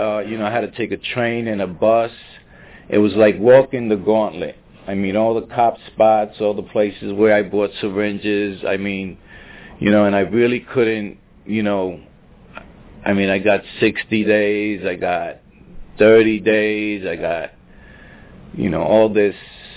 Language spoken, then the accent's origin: English; Bronx, New York, United States; also born or lived in Brooklyn / Pennsylvania; now in Florida, United States; I was born in Brooklyn, I grew up in the Bronx, and, you know, I got to, my story is like a keep coming back story